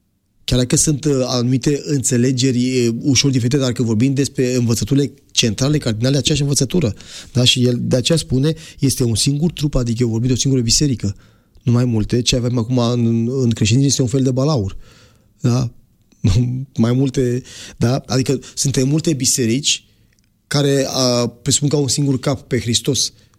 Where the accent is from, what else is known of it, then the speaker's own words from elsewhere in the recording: Romania; Nu înseamnă că mi-e rușine că sunt român.